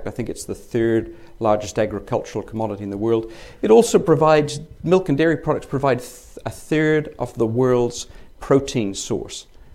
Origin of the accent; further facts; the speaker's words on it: Northern Ireland, United Kingdom; I grew up in Northern Ireland. We grew up in the countryside. We didn't have a dairy farm. We just had a place in the country.